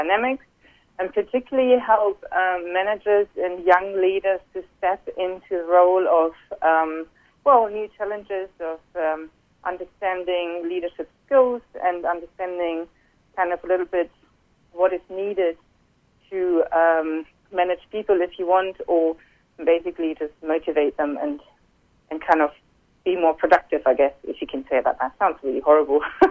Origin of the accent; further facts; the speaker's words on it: Germany; English is a second language; now in Barcelona, Spain; based in Barcelona, Spain. But I'm originally from Germany myself. So I've been living a bit of an expat culture, I guess, European expat culture